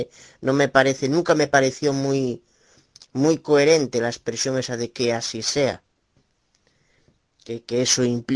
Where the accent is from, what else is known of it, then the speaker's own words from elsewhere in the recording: Galicia, Spain; de Galicia, España.